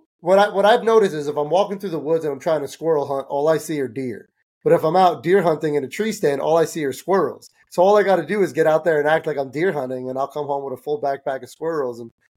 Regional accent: New Jersey, United States; So growing up in Jersey, it's actually illegal to stalk turkey.

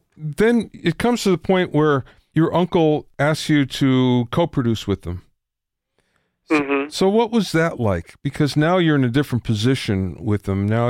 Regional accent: Pennsylvania, United States; I grew up in Pennsylvania.

